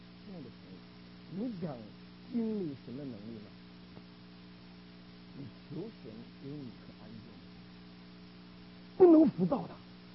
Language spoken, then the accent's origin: Chinese; Beijing, China; 我北京长大的，我从来看不见银河，灯太亮了